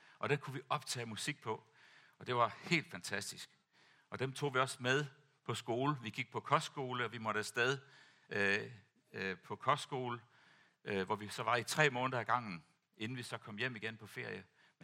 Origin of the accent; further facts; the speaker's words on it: Tanzania; senere hen, da jeg voksede op i Tanzania, der kan jeg huske, når vi holdt jul, så var det for det første varmt.